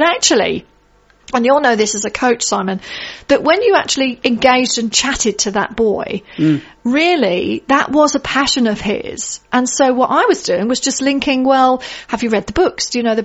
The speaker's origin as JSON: {"language": "English", "country": "Germany", "accent": "German", "second_language": "English", "said": "I've pronounced that correctly with my German accent."}